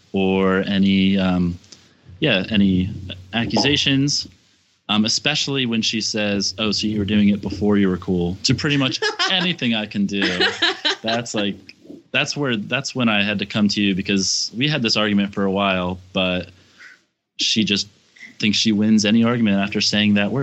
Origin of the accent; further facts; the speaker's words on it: Pennsylvania, United States; I'm from Pennsylvania.